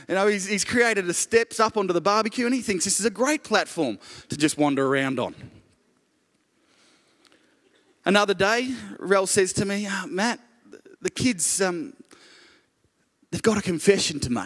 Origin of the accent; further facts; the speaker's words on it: Ballarat, Victoria, Australia; I grew up in Ballarat. And living in Chirnside Park is like living in Queensland